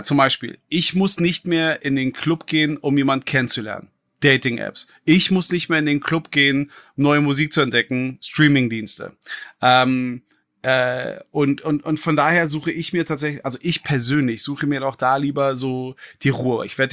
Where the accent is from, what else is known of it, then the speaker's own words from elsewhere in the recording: Berlin, Germany; Und ich komme aus dem Märkischen Viertel ursprünglich. Also ich komme aus einer Hochhaussiedlung.